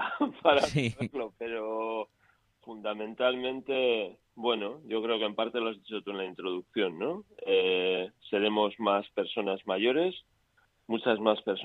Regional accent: San Sebastián, Basque Country, Spain; y también yo soy vasco de Donosti, pues de Euskadi también, ¿no?, y de todo el Estado.

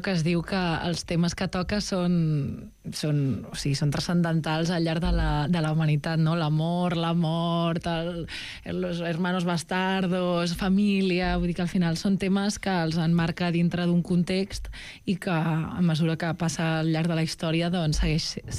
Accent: Terrassa, Catalonia, Spain; i jo sóc de Terrassa

